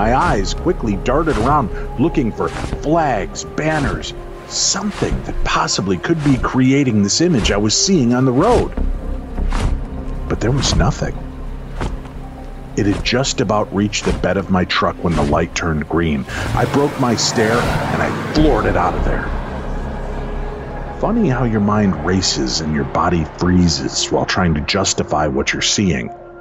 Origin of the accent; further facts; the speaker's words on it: San Diego, California, United States; I was on shore duty and stationed in my hometown of San Diego.